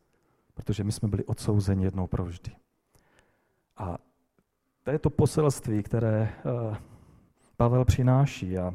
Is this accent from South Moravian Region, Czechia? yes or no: yes; South Moravian Region, Czechia; u nás na Moravě takové nejsou, na jižní Moravě.